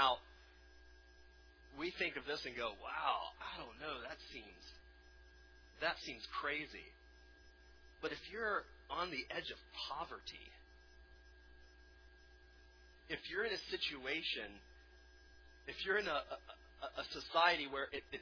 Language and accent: English; South Carolina, United States; I read this week some old laws, I'm from South Carolina. I was curious to see, you know, old South Carolina laws.